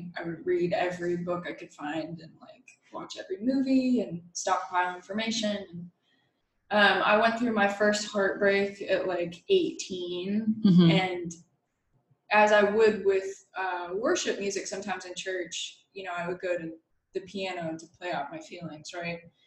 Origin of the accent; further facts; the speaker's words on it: Nicholasville, Kentucky, United States; Yeah, I grew up in Nicholasville, Kentucky